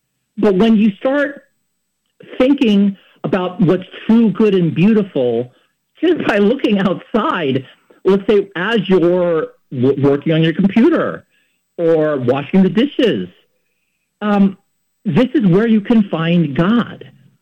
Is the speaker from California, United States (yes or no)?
yes; San Francisco, California, United States; I don't know if that's just a Filipino thing or what, but that's why I grew up in San Francisco.